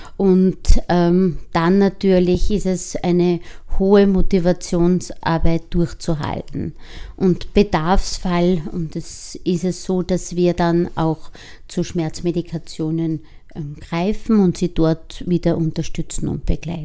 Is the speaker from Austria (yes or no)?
yes; Upper Austria, Austria; weil ich bin aus dem Mühviertel, ganz tief im Mühviertel, bei uns war Hausgeburt in die 70er Jahre, ich bin 72 geboren, noch ganz üblich.